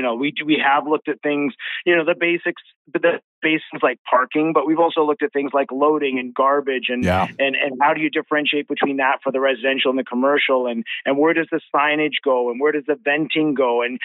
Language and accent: English; Richmond, British Columbia, Canada; I grew up in Richmond.